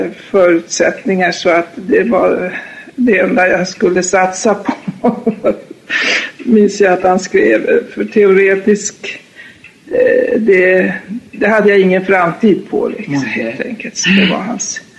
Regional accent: Lövik, Västernorrland County, Sweden; Jag är född uppe i Ångermanland. Lövik, Nyadal var min barndomsadress. Lövik är byn, en liten by i kusten, i Höga kusten.

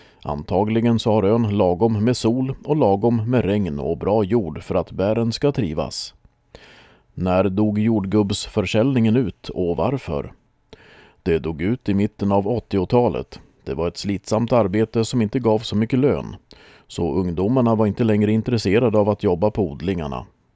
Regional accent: Möja, Stockholm County, Sweden; Jag är uppväxt på Möja

